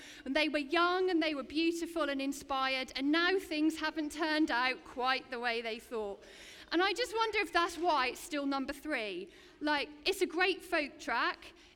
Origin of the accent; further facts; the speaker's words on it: United Kingdom; And we're British, yes, yeah, so we do like to be a little bit of doom and gloom anyway, right?